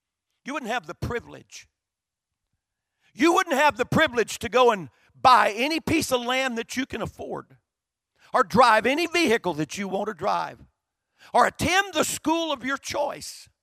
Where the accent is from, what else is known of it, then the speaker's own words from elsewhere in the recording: United States; And I'm an American.